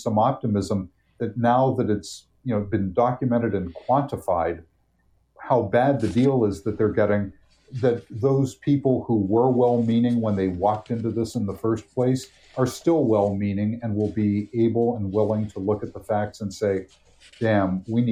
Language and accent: English; Wheeling, West Virginia, United States; I mean, my hometown of Wheeling has less than half the population it had when I was born there in the mid-1950s.